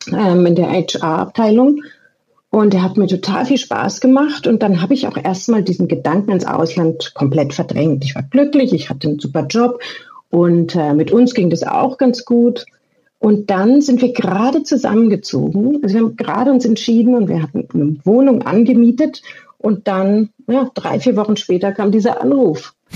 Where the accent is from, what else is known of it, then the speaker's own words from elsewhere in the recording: Erlangen, Bavaria, Germany; der ist auch Erlanger, ich komme auch aus Erlangen.